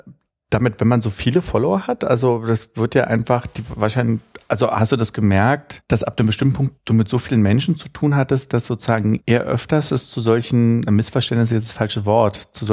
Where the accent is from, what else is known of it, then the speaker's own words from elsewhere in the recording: Berlin, Germany; Und als Berliner findet man ja alle Städte außer Berlin zum Kotzen prinzipiell.